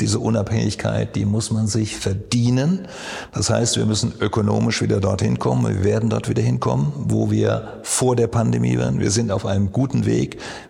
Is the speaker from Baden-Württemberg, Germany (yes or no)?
no; Hesse, Germany; Da, wo ich herkomme, in Odenwald.